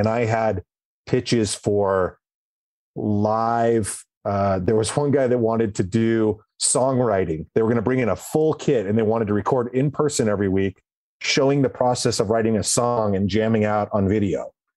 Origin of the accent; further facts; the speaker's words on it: Washington, United States; also born or lived in Seattle; now in Denver, United States; I had spent the past 30 years living in Washington State. I grew up in Eastern Washington. I lived in Seattle for the past 10 years before that. And I moved to Denver and didn't know anyone.